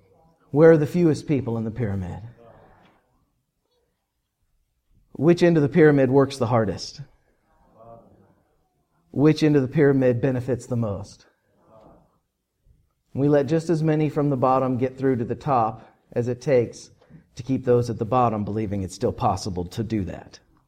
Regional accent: West Virginia, United States; Yeah. I'm from West Virginia.

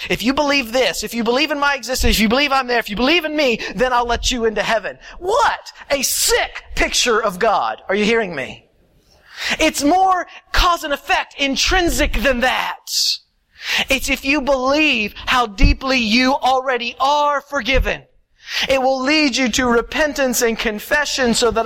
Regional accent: the South, United States; I come from the South, back East. I grew up in a very Baptist environment. Not Anabaptist, Baptist.

